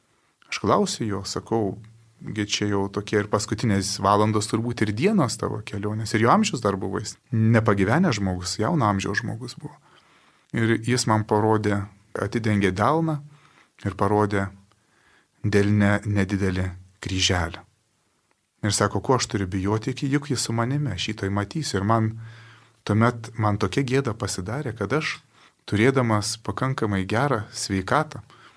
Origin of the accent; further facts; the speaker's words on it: Tauragė, Tauragė County, Lithuania; aš su ja užaugau savo gimtoje Tauragės parapijoje